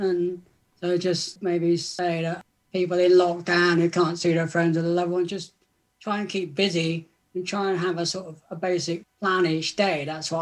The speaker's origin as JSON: {"language": "English", "region": "South West England", "country": "United Kingdom", "said": "I'm from Southwest England. I live in a small seaside town at the moment, about 3 hours from London by train."}